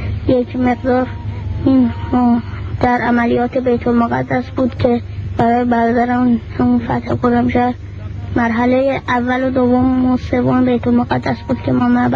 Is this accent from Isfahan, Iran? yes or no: yes; Isfahan, Iran; از اصفهان هستم که 14 سالمه